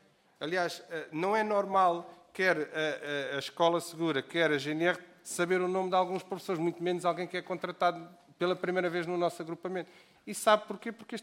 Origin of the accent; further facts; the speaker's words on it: Vila Franca de Xira, Lisbon, Portugal; Posso lhe dizer, eu sou de Vila Franca de Xira, e nas minhas duas escolas secundárias, há 30 e tal anos atrás